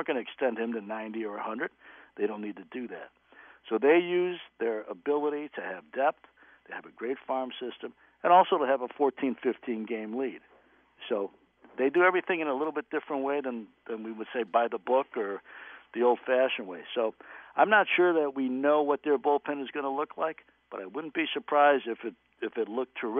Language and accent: English; Chicago, Illinois, United States; I mean, I grew up in Chicago. My first 13 years I spent with my hometown team, the Cubs.